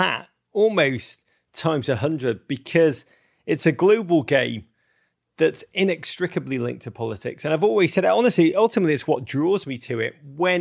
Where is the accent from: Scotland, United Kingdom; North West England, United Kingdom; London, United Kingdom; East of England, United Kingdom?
North West England, United Kingdom; Liverpool; my hometown team from Liverpool, that once great port city in the northwest of England.